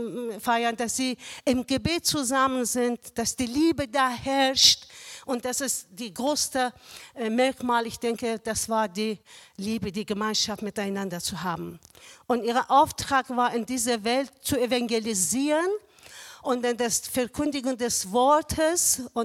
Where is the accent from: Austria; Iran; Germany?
Iran; German is a second language; Ja, ich komme gebürtig aus dem Iran, na, aber nicht mit islamischem Hintergrund, sondern da bin ich auch im christlichen Elternhaus geboren und aufgewachsen.